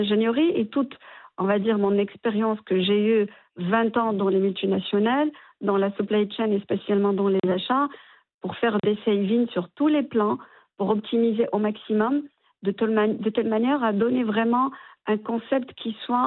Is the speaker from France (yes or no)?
no; Morocco; Et on est marocain.